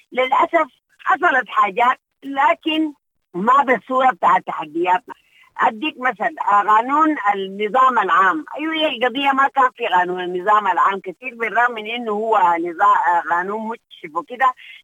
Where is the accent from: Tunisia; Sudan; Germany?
Sudan; نحن كنساء سودانيات بنقف ضد الانقلاب بشدة